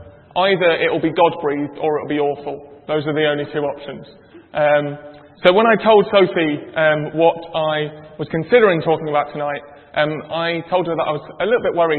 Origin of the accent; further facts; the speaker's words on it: United Kingdom; because I'm British and that's the way we do things.